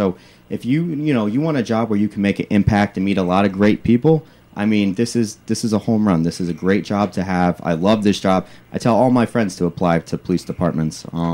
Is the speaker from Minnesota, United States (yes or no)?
no; North Branford, Connecticut, United States; Just a, small, quiet little town, you know, right outside, New Haven. So I at least got to, you know, come down to New Haven when I was younger. But grew up in North Brantford, loved it.